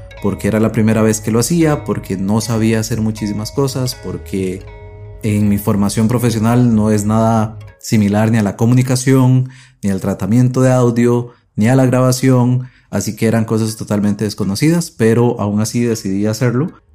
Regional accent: Costa Rica; En Costa Rica, que es de donde soy

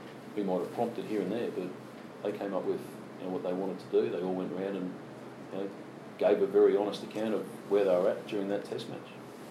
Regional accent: United Kingdom; I'm British, by the way.

